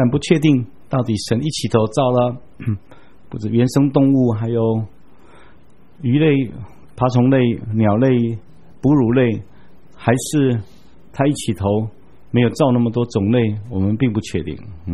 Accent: Taiwan; 我们小时候在台湾最常看到的牛是有两种

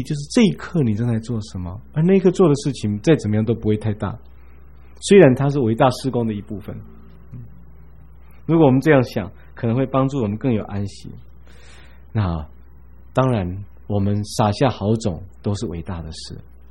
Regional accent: China; 这个驴对我们中国人来讲，那个字本身就是一个形容词

